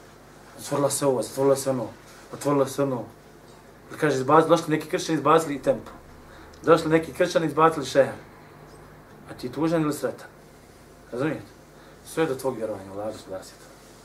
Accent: Bosnia & Herzegovina; I bojim se da je ovo stanje dosta naših bošnjaka, muslimana, kod nas u Bosni i Hercegovini.

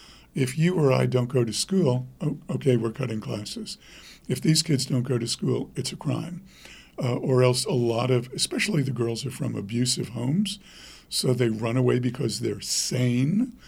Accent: New York, United States; I grew up in New York, so I'm relentless when it comes to doing something like this

